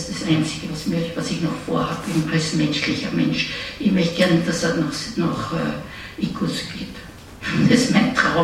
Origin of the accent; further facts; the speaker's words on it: Vienna, Austria; accent: Viennese; Ich rede wienerisch auch, nicht?